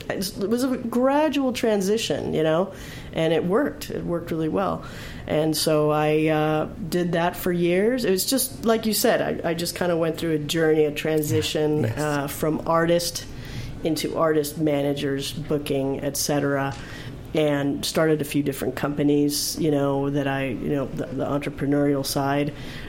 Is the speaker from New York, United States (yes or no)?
no; Hollywood, California, United States; born and raised in Hollywood. And then I took my band to the local club scene in Hollywood